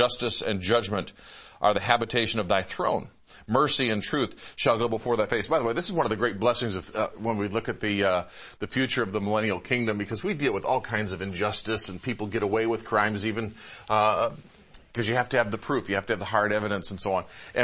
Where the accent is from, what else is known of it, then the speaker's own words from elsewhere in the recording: Michigan, United States; I grew up in Michigan, where if you stood on the roof of your house, you could see the buildings in downtown Detroit 30 miles away.